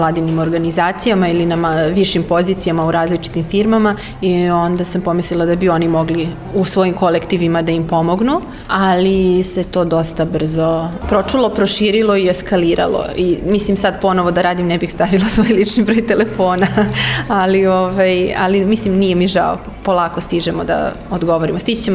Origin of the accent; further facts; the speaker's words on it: Belgrade, Serbia; Ja sam iz Beograda